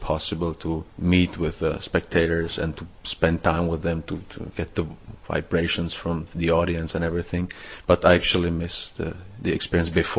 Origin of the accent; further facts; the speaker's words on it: Czechia; English is a second language; I started to go to a local cinema in my hometown, which is a small town about 100 kilometers outside of Prague.